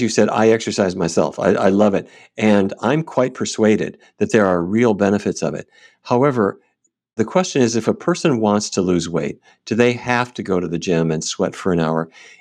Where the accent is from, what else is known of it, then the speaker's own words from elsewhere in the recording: Fargo, North Dakota, United States; When I was a kid growing up in Fargo, North Dakota, the center of the meal was meat.